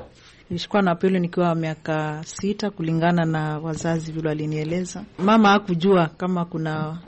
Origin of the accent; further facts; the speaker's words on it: Kirinyaga County, Kenya; now in Mombasa, Kenya; ndio nikaletwa Mombasa, kwetu ni Kirinyaga